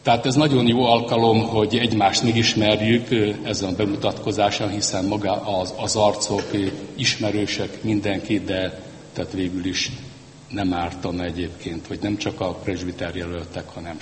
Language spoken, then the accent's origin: Hungarian; Öcsöd, Jász-Nagykun-Szolnok, Hungary; én Öcsödön születtem, ahogy mondtam, hogy egy lelkész családba, iskoláimat ott végeztem, az általános iskolát, majd a Mezőtúri Református Kollégiumba jártam középiskolába.